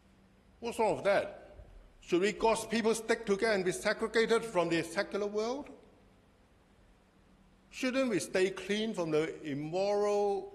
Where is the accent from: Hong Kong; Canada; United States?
Hong Kong; Because I grew up in the Central District, so whenever I go there, I always walk around the Central District.